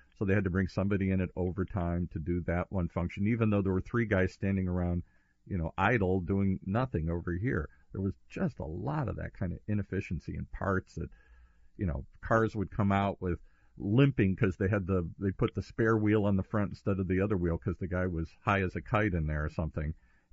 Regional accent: Midwest, United States; I'm from the Midwest. We don't talk and share too well here.

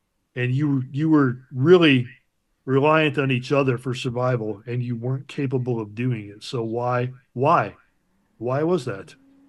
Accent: Chicago, Illinois, United States; And I grew up in Chicago, so I'm a little rougher than a lot of people.

